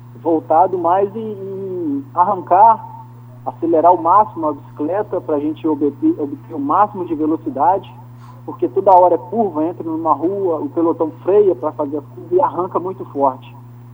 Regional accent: Minas Gerais, Brazil; venho participando de algumas provas regionais, porque eu sou de Minas Gerais.

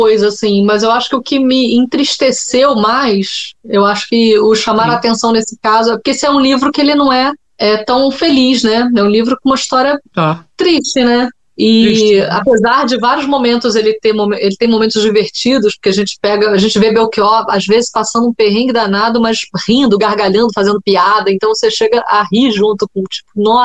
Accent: Brazil; Mas eu sou brasileira

